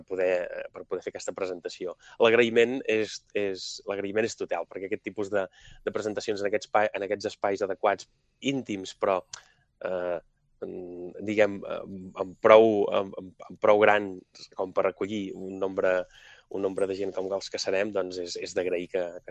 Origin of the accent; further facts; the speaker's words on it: Sant Llorenç Savall, Catalonia, Spain; now in Rubí, Spain; ara com a rodenc us he de dir també que, en part com a vellesà, jo sóc fill de Sant Llorenç Savall